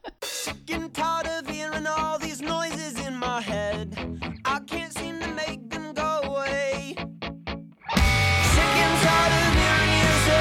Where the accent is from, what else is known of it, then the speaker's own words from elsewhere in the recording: Holland, Michigan, United States; So I lived a really sheltered life. I'm from Holland, Michigan. Nothing bad happens to you unless you scorn the Lord.